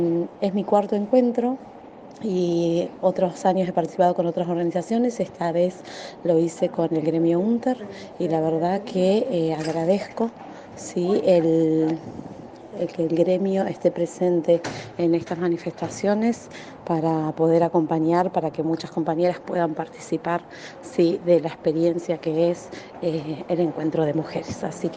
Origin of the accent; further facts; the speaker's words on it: Viedma, Río Negro, Argentina; soy de Viedma.